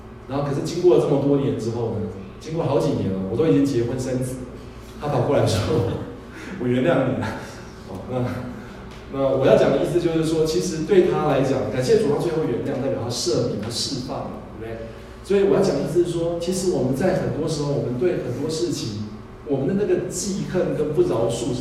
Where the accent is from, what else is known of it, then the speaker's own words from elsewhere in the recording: Taiwan; 我们台湾人有句笑话说